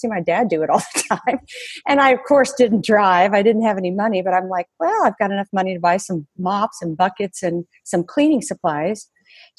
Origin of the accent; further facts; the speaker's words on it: Oklahoma, United States; I'm from Oklahoma originally, so go Horns, huh?